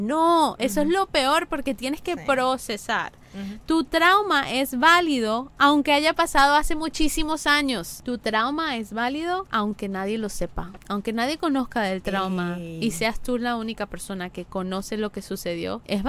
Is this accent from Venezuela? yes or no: yes; Venezuela; Viste, estoy hablando como venezolana.